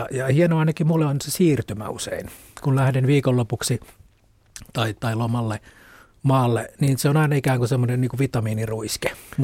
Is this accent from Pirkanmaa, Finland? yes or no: yes; Tampere, Pirkanmaa, Finland; also born or lived in Berlin; now in Helsinki, Finland; Helsingissä on niin kuin kaupunkimetsiä ja niin oli myös ensimmäisessä kotikaupungissani Tampereella ja niin oli Berliinissä, jossa olen asunut.